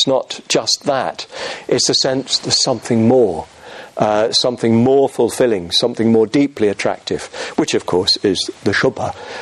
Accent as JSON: {"language": "English", "region": "England", "country": "United Kingdom", "said": "going to an English public school, which, as every Englishman knows, is a private school, completely incomprehensible to foreigners."}